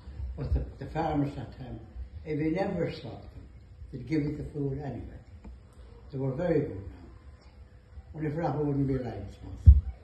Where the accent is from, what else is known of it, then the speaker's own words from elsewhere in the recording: Ardee, Leinster, Ireland; born there; I was born in the County Loud, in RD, if you've ever heard of it. In RD Hospital.